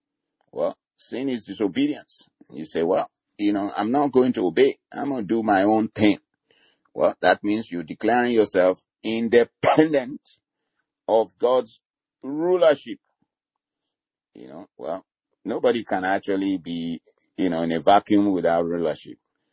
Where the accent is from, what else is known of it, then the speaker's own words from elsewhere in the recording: Nigeria; You know, I come from Nigeria.